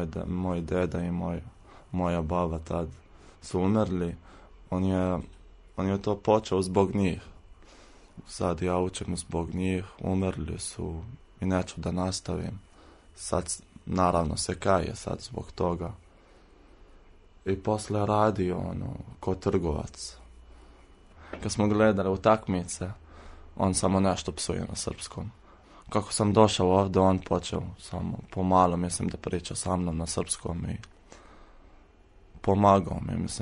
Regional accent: Jordan; Serbian is a second language; now in Serbia; ja sam iz Palestine, mislim ja sam Jordanac, poreklo je iz Palestine. Ja sam 4. godine medicine, došao sam pre 4 godine.

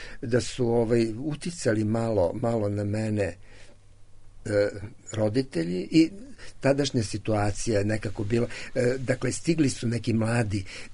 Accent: Zrenjanin, Vojvodina, Serbia; moved away as an adult; now in Belgrade, Serbia; a u Zrenjaninu sam završio i osnovnu školu, i muzičku školu, i gimnaziju, i iz Zrenjanina sam zapravo došao za Beograd na studije, i od tada sam u Beogradu sa jednom ili dve pauze koje sam proveo u Novom Sadu

